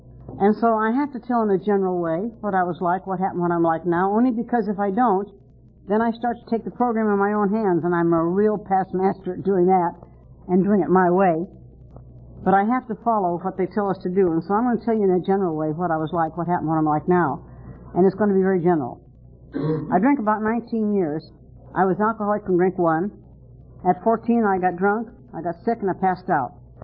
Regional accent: Reno, Nevada, United States; moved away as an adult; now in California, United States; Now, I came to California with my family, my husband, and my two kids, about 1947 from Reno, Nevada, my hometown.

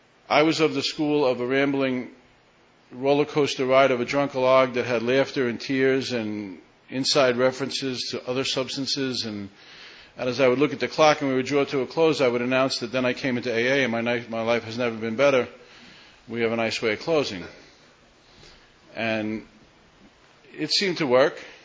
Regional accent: Staten Island, New York, United States; I grew up on Staten Island, and I heard about guys from Brooklyn that he was talking about that I felt like I knew intimately, you know.

